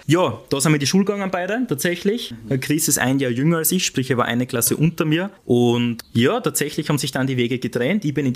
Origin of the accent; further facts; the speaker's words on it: Breitenau, Austria; ich komme aus der Breitenau, okay? Das heißt, wo Bauern sind, Landwirt sind, wo...